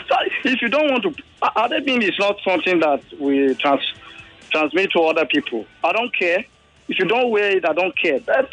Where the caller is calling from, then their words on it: Ikeja, Lagos, Nigeria; I'm calling from Ikeja.